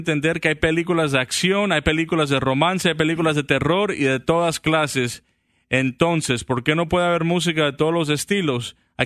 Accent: Medellín, Antioquia, Colombia; Yo, como colombiano de Medellín, pues no comparto la película.

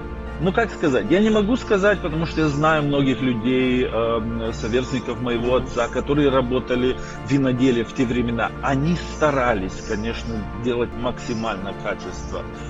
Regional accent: Cricova, Chișinău, Moldova; Я сам родом из Крикова.

